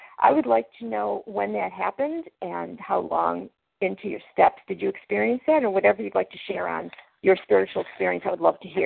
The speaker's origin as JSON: {"language": "English", "region": "Florida", "country": "United States", "said": "I'm from Florida."}